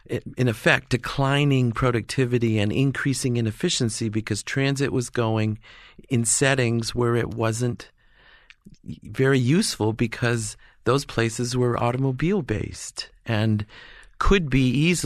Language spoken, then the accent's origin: English; Watertown, New York, United States; And so that city near where I grew up in Northern New York, Watertown, New York, 25,000 people, now has a bus system.